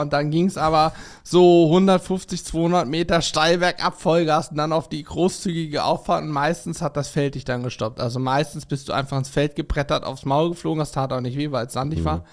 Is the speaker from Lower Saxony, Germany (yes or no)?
yes; Steinwedel, Lower Saxony, Germany; Nee, Steinwedel. Steinwedel. Bei Lehrte.